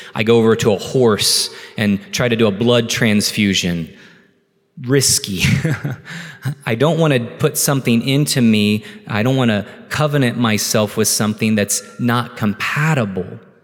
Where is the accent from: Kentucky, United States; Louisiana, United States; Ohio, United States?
Kentucky, United States; Remember, I'm from Kentucky. We have to ask these questions.